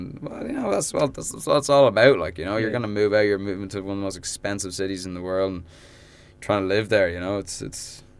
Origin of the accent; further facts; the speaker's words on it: Ireland; I think a lot of people have taken a liking to the fact that we're Irish.